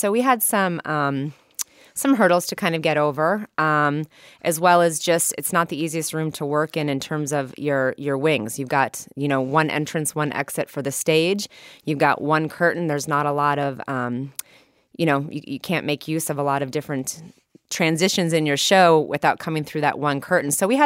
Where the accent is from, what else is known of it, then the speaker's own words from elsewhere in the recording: Minnesota, United States; also born or lived in Michigan; Prior to that, I'm from the Midwest, born in Michigan, grew up in Minnesota, and then turned down two full-ride scholarships to OCU and Point Park, Pittsburgh, to dance for a national touring company in Chicago.